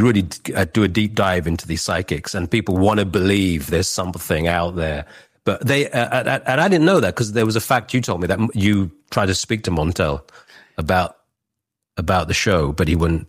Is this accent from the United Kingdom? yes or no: yes; United Kingdom; But I'm British, basically. I'm a British act.